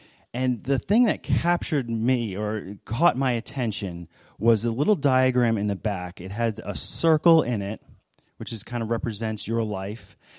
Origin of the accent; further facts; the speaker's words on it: Worcester, Massachusetts, United States; I come home to my hometown, which is in Worcester, Mass.